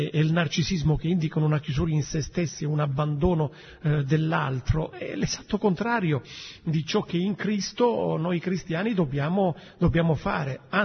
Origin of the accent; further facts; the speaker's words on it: Isola di Capo Rizzuto, Calabria, Italy; now in Noto, Italy; Io sono vescovo a Noto, ma sono anch'io calabrese, sono di Isola Capo Rizzuto, provincia